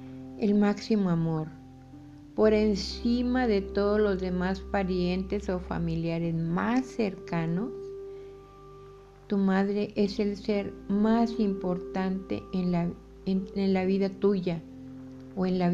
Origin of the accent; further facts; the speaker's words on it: Mexico; soy escritora mexicana.